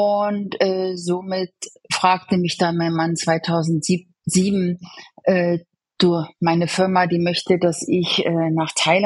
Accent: Hoyerswerda, Saxony, Germany; Aufgewachsen bin ich in der Lausitz und das ist zwischen also Dresden, Cottbus, der Ort heißt Hoyerswerda.

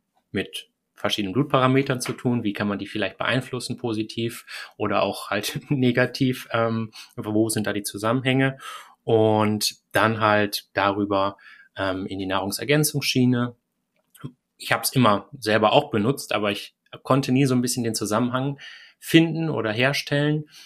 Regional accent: Hilden, North Rhine-Westphalia, Germany; Ich komme aus Hilden, aus dem kleinen Dörfchen Hilden neben Düsseldorf.

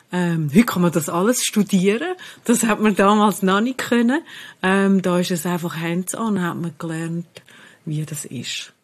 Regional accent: Zurich, Switzerland; ich bin da in Zürich aufgewachsen, in der Schule, in Oberstrasse. Und habe auch hier in Zürich studiert, also Linguistik und Publizistik.

